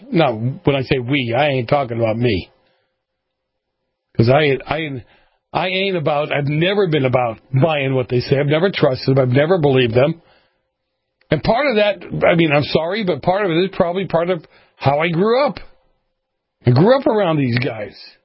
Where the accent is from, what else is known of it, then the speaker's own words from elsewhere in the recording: Boston, Massachusetts, United States; Because, you know, I grew up in Boston. You guys all know that.